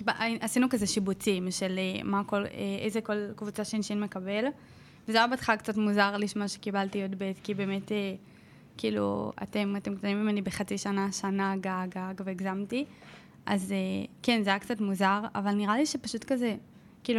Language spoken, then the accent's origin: Hebrew; Tel Aviv, Tel Aviv District, Israel; אני בת 18 וחצי, עוד מעט 19 בפברואר. אני מתל אביב, כזה כל החיים גרתי בתל אביב, לא ממש, זה כזה פעם ראשונה שממש עברתי מקום.